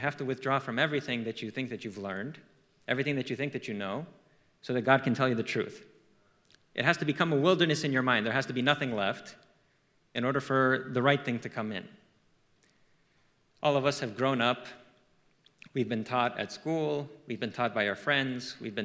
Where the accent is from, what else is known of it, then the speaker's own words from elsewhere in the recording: Arizona, United States; You all live in California. I'm from Arizona. Arizona is a bit wilder than California.